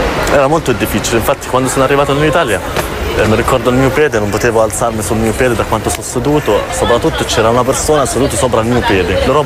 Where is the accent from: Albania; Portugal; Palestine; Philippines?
Palestine; Italian is a second language; now in Italy; Se io trovo una possibilità per tornare nel mio paese, ritorno domani. Certo che torno in Palestina.